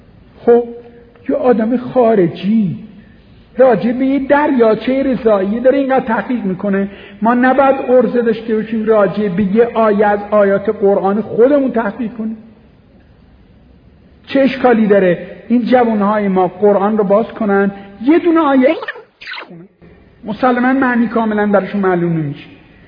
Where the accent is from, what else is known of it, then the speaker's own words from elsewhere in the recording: Isfahan, Iran; اهل کجا هستی؟ گفتم اصفهان.